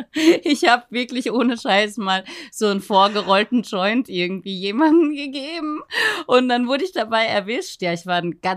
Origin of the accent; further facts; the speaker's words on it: Vienna, Austria; ich bin in Österreich aufgewachsen, in Wien